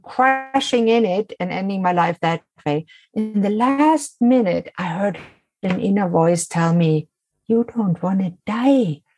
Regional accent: Germany; I was born in Germany and raised by a very nice middle-class scientist family.

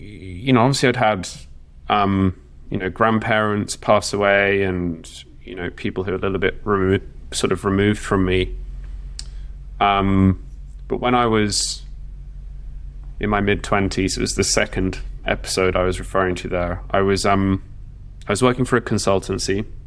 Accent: Brazil; I grew up in Brazil

